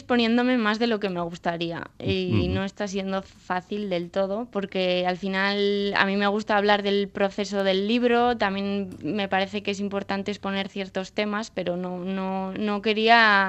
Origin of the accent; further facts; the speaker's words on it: Spain; first language Basque; yo quería publicarlo en euskera también porque es mi lengua materna